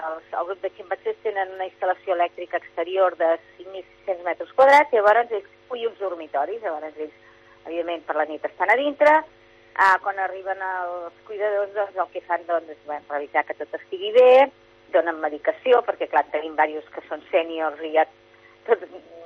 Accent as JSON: {"language": "Catalan", "region": "Catalonia", "country": "Spain", "said": "jo soc veterinària de professió, jo soc del Vallès, el que passa és que he treballat tota la meva vida aquí a Girona, com a veterinària."}